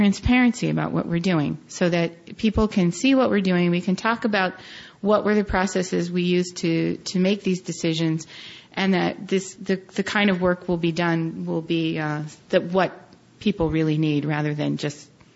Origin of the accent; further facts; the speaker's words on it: United States; being just an American myself, I'm surprised to see which countries are putting a lot of money into this.